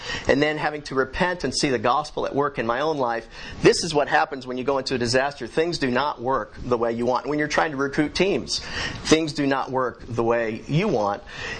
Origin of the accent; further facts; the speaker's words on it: Orlando, Florida, United States; Growing up in Orlando, I was familiar with Disney World.